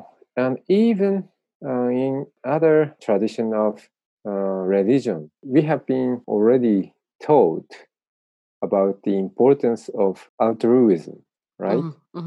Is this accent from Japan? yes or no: yes; northern Japan, Japan; English is a second language; In the northernmost part in Japan, very rural area.